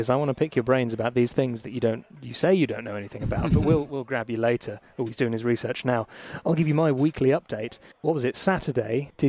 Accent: England, United Kingdom; maybe it's because I'm English

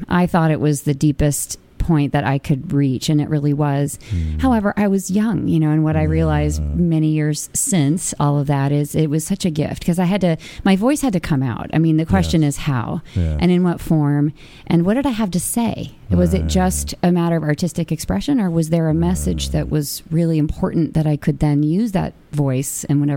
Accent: California, United States; You know, from Boston, but I'm originally from California.

